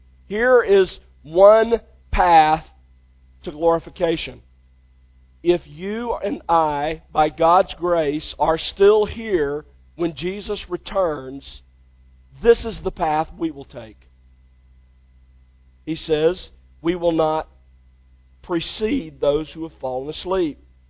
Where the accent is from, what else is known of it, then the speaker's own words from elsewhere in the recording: Mobile, Alabama, United States; I remember when I was growing up in Mobile, we would every summer, or almost every summer, face the possibility of a hurricane.